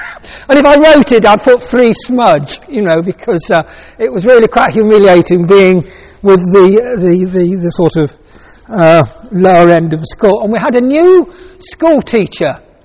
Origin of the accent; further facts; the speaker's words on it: Leicester, East Midlands, United Kingdom; I was born in Leicester, lived in Leicester as a young man, worked for Midland Bank around the Midlands for 18 years.